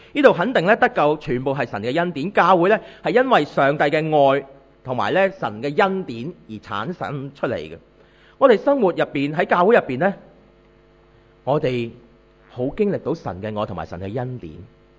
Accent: China; 我哋中国人咧成日都话咧

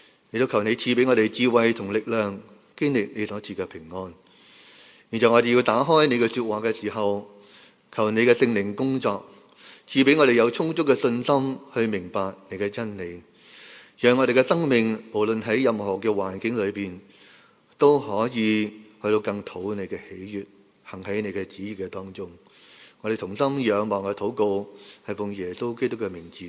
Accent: Hong Kong

